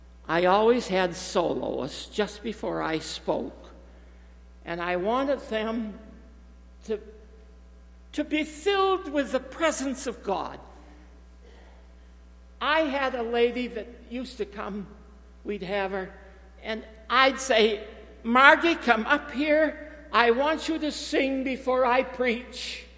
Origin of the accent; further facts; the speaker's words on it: Maine, United States; I was in my Sunday school class in Maine. I had a home in Maine. I was raised in Maine. I was a farm boy.